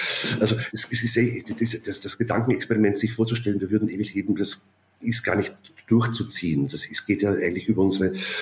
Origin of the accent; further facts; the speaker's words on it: Upper Austria, Austria; wie es damals am Land, wo ich aufgewachsen bin in Oberösterreich, offenbar gang und gäbe war